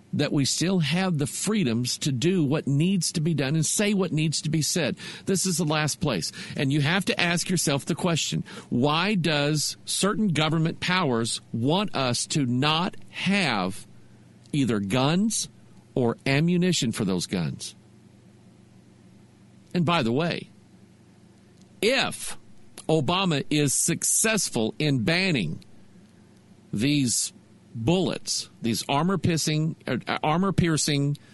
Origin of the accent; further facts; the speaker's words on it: United States; I'm an American. I love my country. I love the liberties and the freedoms that we have, and I don't want them taken away.